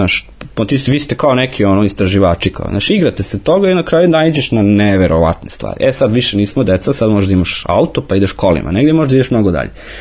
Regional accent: Novi Sad, Vojvodina, Serbia; Novi Sad, ja sam odrastao na Limanu

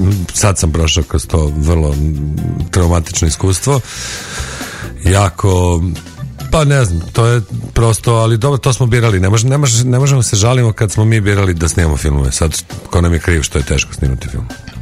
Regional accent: Belgrade, Serbia; Ja sam iz Beograda, pa zato mi je najlakše da smestim radnju u Beograd

